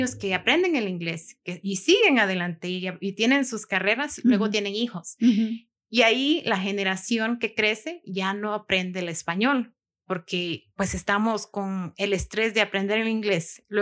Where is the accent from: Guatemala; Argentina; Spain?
Guatemala; Somos latinas, somos guatemaltecas